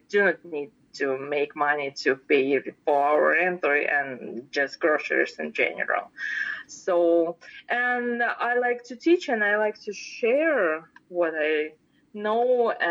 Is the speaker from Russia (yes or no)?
yes; Russia; English is a second language; Maybe because I grew up in Russia, and if you want something, you need to make something or bake or do so.